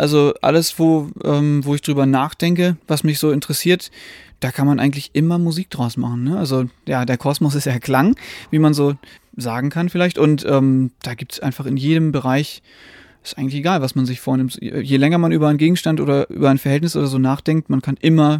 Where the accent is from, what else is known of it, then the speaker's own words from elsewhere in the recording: Northern Germany, Germany; wir als Norddeutsche finden das hier ja total schön mit den ganzen Hängen, ne, mit den Bergen